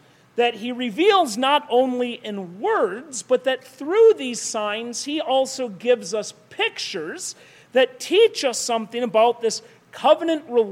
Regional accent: Minnesota, United States; I grew up in Minnesota, and I can tell you that deer are ubiquitous.

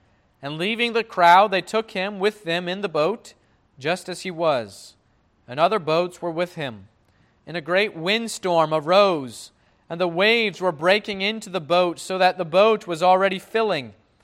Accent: Florida, United States; growing up in Florida and now living again in the southeast on the coast

